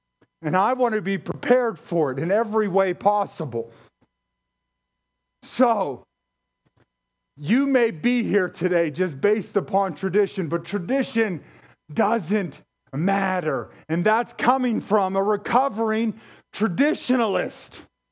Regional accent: Pennsylvania, United States; I grew up in the Mon Valley.

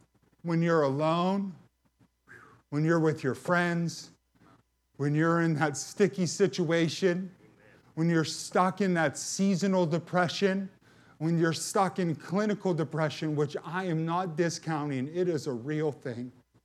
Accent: McKeesport, Pennsylvania, United States; Now, I grew up in McKeesport.

